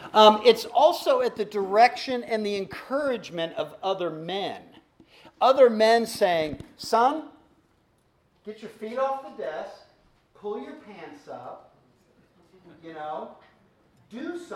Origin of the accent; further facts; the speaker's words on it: the South, United States; My dad encouraged me. I grew up in the South.